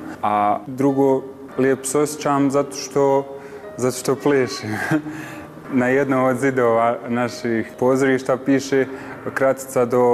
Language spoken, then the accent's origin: Bosnian; Bosnia & Herzegovina; Ja sam prvi iz Bosne poslije 10 godina.